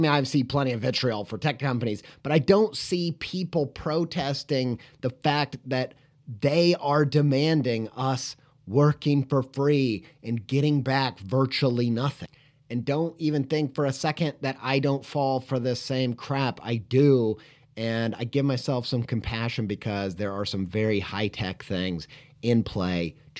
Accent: Indiana, United States; Longtime listeners will know I grew up in Indiana. I lived all over the place, really, but probably in my childhood spent the most time living in Indiana and the southern half of Indiana.

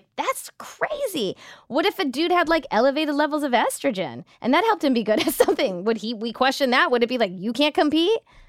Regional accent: India; as an Indian

